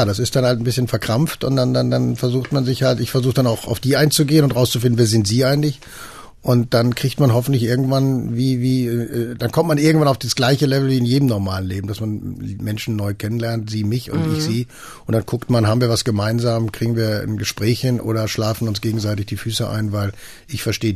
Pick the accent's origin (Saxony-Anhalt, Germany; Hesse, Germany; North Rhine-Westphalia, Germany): North Rhine-Westphalia, Germany; Bochum; ich komme nur aus Bochum, aus dem Ruhrgebiet und war mit 4 Jahren zum ersten Mal beim VfL im Stadion